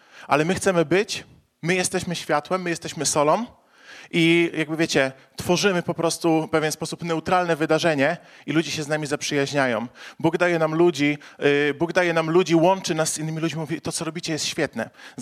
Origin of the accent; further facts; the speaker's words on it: Zielona Góra, Lubusz Voivodeship, Poland; mam 29 lat, jestem z Zielonej Góry, z Kościoła Bez Ścian od Marka Majewskiego.